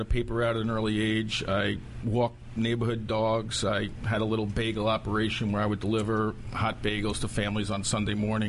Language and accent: English; Queens, New York, United States; Queens, New York.